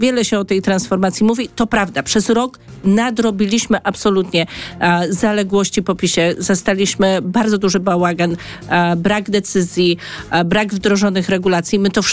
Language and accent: Polish; Gniezno, Greater Poland Voivodeship, Poland; ja pochodzę z Gniezna, więc dla mnie jest to rok milenijny wyjątkowy. Będziemy mieli wielkie obchody w naszym mieście i to jest rok niezwykle dla mojego rodzinnego miasta ważny.